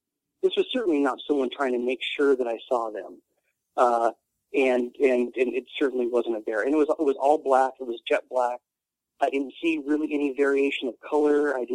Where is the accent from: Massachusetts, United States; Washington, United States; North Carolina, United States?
Washington, United States; Puyallup; You know, I grew up in Puyallup, Washington.